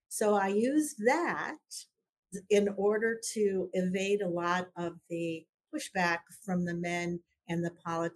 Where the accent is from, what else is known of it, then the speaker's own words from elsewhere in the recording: United States; born there; English is a second language; Well, I was born in the States, so but I didn't speak English till I was seven.